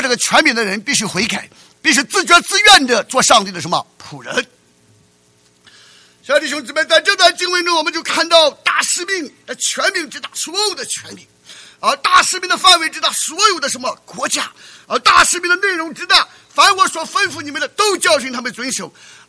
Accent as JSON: {"language": "Chinese", "country": "United States", "said": "我们美国人为什么要为全世界打仗啊？"}